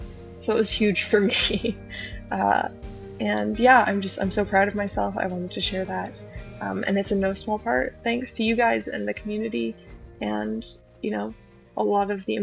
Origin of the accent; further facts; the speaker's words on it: Toronto, Ontario, Canada; I'm from Toronto, Ontario